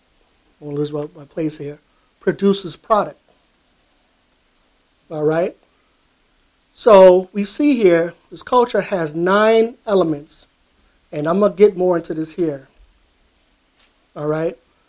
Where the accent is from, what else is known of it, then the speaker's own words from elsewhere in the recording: Harlem, New York, United States; also born or lived in Bronx; I witnessed a lot of that growing up in Harlem, in the Bronx.